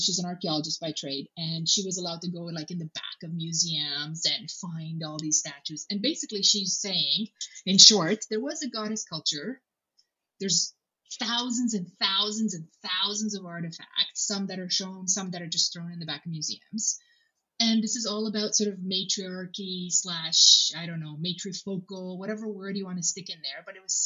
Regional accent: Romania; English is a second language; And I'm Romanian, so I was born up in the Carpathian Mountains.

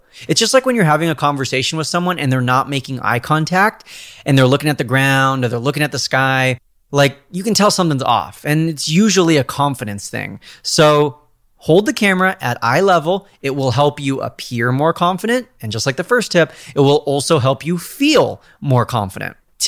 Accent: California, United States; I'm a Californian, so I know what we're talking about here.

